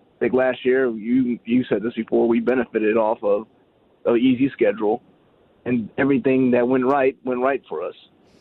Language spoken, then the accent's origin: English; Virginia, United States; I grew up in Virginia, so all my friends are Commanders fans.